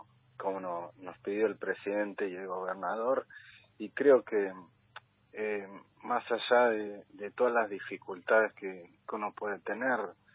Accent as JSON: {"language": "Spanish", "country": "Argentina", "said": "estamos haciendo muy bien las cosas como argentinos"}